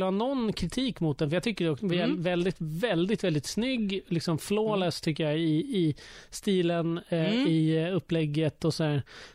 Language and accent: Swedish; Stockholm, Stockholm County, Sweden; Tyck att jag är en korkad stockholmare